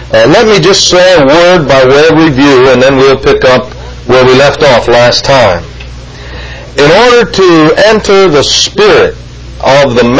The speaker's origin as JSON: {"language": "English", "town": "Waterbury", "region": "Connecticut", "country": "United States", "tie": "born or raised there", "said": "When I was growing up in Waterbury, Connecticut"}